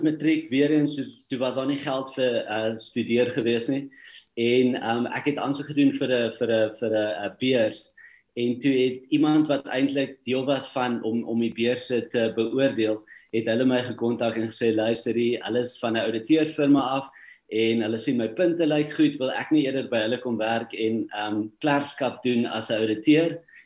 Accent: Harrismith, Free State, South Africa; Ja, so ek het groot geword op Harry Smith in die Vrystaat.

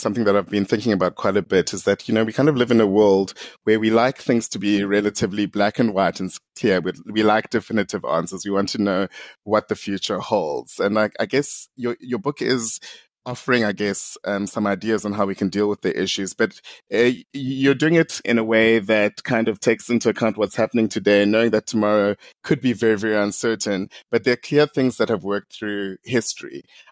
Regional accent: South Africa; I'm a recovering journalist who works in the media and communications, and I'm also a South African citizen.

